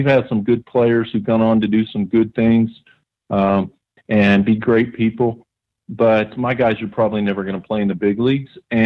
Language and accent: English; California, United States; like I said, I was born in California and kind of lived my early years in California.